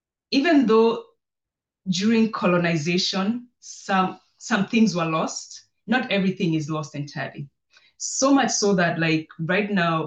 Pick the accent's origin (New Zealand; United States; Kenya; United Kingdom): Kenya; born there; I was born in Kenya, I'm an African, I'm interested in African cultures a lot.